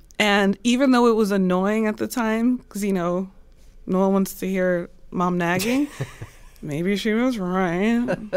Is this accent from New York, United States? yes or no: yes; New York, United States; I'm a New Yorker.